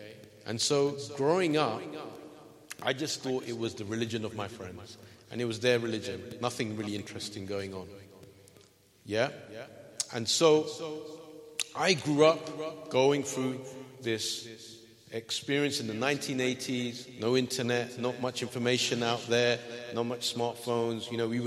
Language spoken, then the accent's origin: English; London, United Kingdom; I grew up in London. Multicultural.